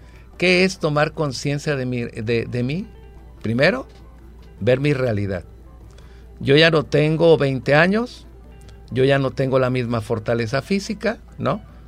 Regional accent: Mexico; pero no somos todos los mexicanos.

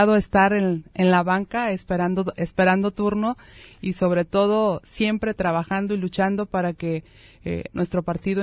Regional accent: Talpa de Allende, Jalisco, Mexico; also born or lived in Guadalajara; yo soy originaria de Talpa de Allende, inicié estudiando obviamente primaria y secundaria en mi municipio, salí de Talpa a estudiar la preparatoria y la universidad en Guadalajara, porque en ese tiempo en nuestro municipio no teníamos preparatoria

